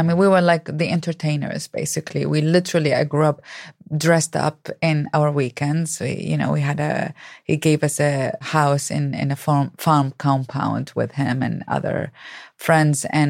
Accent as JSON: {"language": "English", "town": "Baghdad", "region": "Baghdad Governorate", "country": "Iraq", "tie": "born or raised there", "said": "Yes, I grew up in Baghdad, Iraq."}